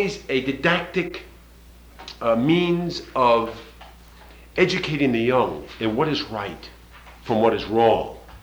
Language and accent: English; Los Angeles, California, United States; I come from Los Angeles. And down in Los Angeles, at least, there's a lot of anxiety.